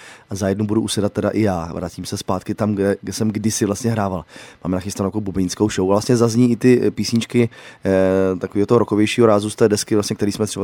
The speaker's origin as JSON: {"language": "Czech", "region": "South Moravian Region", "country": "Czechia", "said": "vlastně na okrese, řeknu Brno venkov, odkud pocházím."}